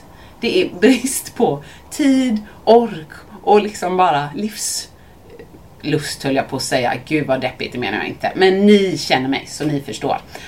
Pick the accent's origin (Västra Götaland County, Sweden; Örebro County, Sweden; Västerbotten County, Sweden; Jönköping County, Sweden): Västra Götaland County, Sweden; Mölndal; Jag växte upp i Mölndal med min familj.